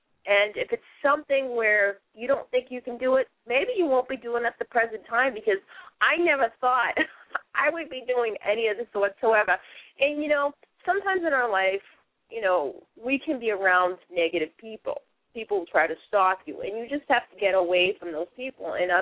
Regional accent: Boston, Massachusetts, United States; accent: Boston; Now, for me, what works for me is my Boston accent, and it's something that's helped me to get parts.

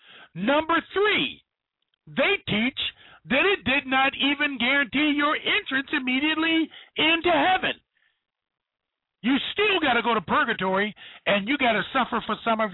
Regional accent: United States; born there; And I thank God I was born in America.

